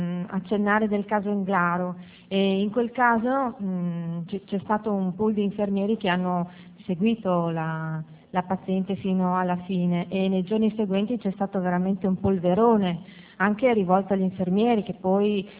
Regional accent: Udine, Friuli-Venezia Giulia, Italy; Buongiorno … vengo da Udine.

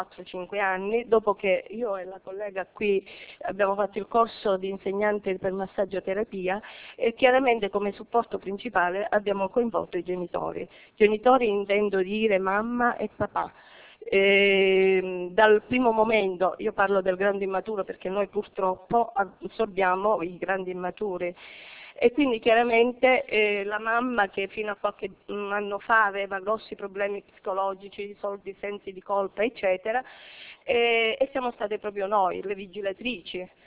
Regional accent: Cosenza, Calabria, Italy; anche se siamo da Cosenza

